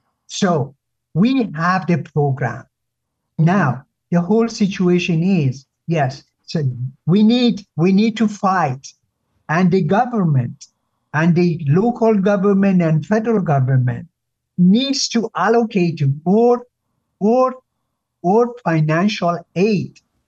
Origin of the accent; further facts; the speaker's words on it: Iran; moved away as an adult; now in United States; I grew up in Iran. Okay, I'm 77 years old. I've been in this country since 1975.